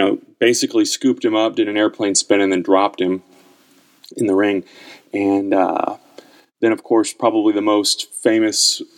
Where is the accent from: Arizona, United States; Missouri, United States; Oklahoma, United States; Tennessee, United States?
Missouri, United States; St. Louis; I think this was probably right before Mid-South really blew up in my area of growing up in St. Louis.